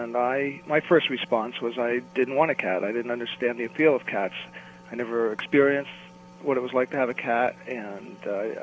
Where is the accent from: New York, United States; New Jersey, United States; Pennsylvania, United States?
New Jersey, United States; I grew up in New Jersey